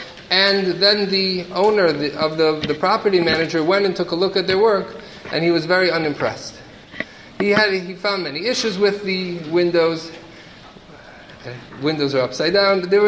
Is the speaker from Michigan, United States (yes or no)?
yes; Detroit, Michigan, United States; now in Canada; I didn't grow up in Canada. Where I grew up in Detroit. Victoria Day obviously didn't exist. I am Canadian.